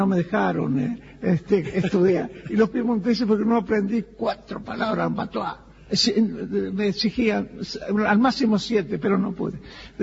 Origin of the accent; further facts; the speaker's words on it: Cerro Chato, Uruguay; Bueno, en primer lugar, soy de Cerro Chato, Valentines, Nico Pérez.